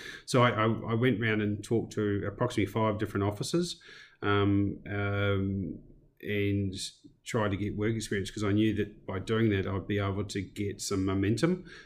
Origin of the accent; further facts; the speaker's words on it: South Australia, Australia; moved away as an adult; now in New Zealand; I was born in New Zealand, but raised, from 10 to sort of 30, age 30, in Australia or mid north of South Australia, and then came back to New Zealand